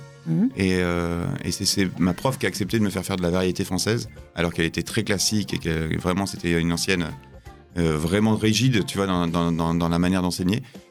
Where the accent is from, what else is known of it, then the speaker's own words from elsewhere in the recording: Grenoble, Auvergne-Rhône-Alpes, France; Je suis de Grenoble, donc un gars des Alpes.